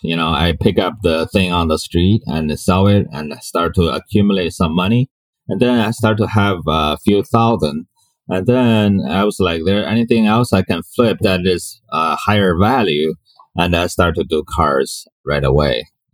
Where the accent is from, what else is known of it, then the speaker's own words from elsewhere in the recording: China; English is a second language; moved away as an adult; now in Hawaii, United States; I came from China about 12 years ago. When I came here, I became homeless